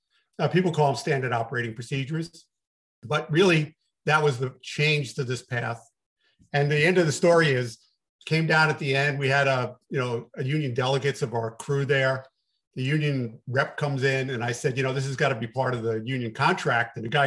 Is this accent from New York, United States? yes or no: yes; New York, United States; accent: New York; now in Arizona, United States; I have been told I have still a little piece of my New York accent. So if I give away where I am, I live in Arizona and lived here for the last 20 years